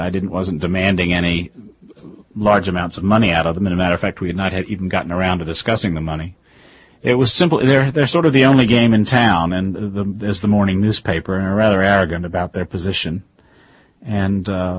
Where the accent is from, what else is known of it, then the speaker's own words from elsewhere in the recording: Raleigh, North Carolina, United States; I grew up in Raleigh, North Carolina, yeah. Went to the University of North Carolina at Chapel Hill, was supposed to be a lawyer.